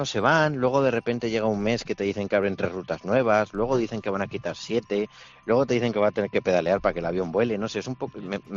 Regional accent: Aragon, Spain; now in Madrid, Spain; yo como ciudadano español que paga impuestos, como aragonés de corazón, madrileño de adopción

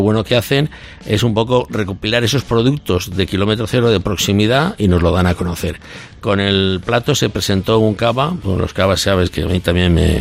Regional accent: Valencia, Valencian Community, Spain; born there; Enfrente de lo que es la cigüeña, así donde yo nací. Y nací en media Valencia.

